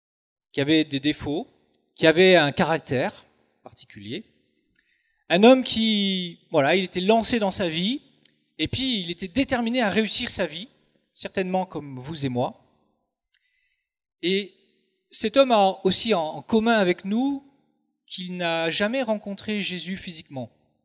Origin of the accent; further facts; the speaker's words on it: Bourgogne-Franche-Comté, France; Alors moi j'ai grandi en Franche-Comté, dans le Doubs, tranquille, enfance paisible.